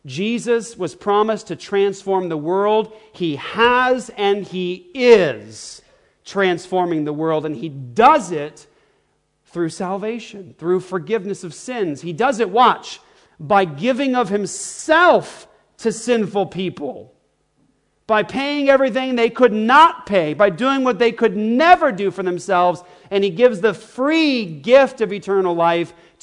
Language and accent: English; Tempe, Arizona, United States; I'm a Christian from Tempe, Arizona, a long way away from you.